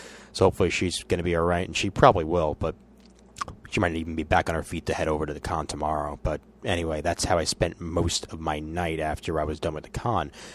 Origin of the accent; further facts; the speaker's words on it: New York, United States; considering that this is my home state. This is the New York Comic Con.